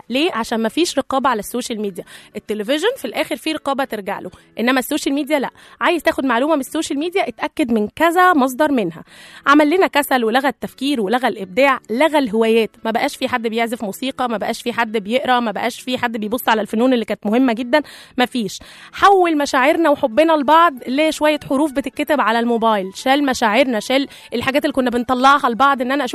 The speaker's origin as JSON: {"language": "Arabic", "country": "Egypt", "said": "طبعا يا جماعة احنا شعب مصري فرفوش بيحب دايما يتريق على اي حاجة"}